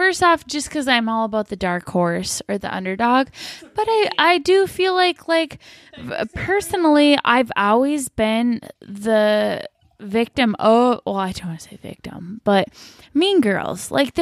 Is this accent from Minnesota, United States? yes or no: yes; Minnesota, United States; Not because I'm from Minnesota